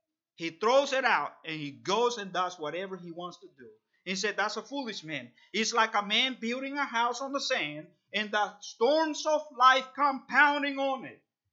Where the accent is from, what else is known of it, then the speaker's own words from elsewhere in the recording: El Salvador; I grew up in El Salvador, like I already told you.